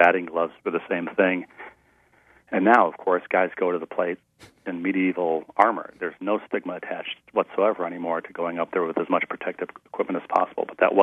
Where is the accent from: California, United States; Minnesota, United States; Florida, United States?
Minnesota, United States; Minneapolis; And even though I grew up in Minneapolis, outside of Minneapolis, my mom never sort of left Cincinnati.